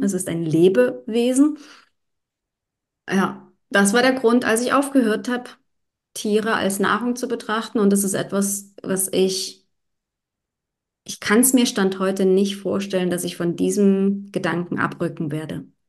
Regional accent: Dresden, Saxony, Germany; Oh doch, das war bei uns in Dresden, wo ich aufgewachsen bin, war das gang und gäbe.

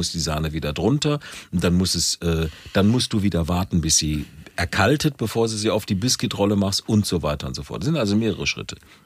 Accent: Berlin, Germany; also was wir als Berliner kennen

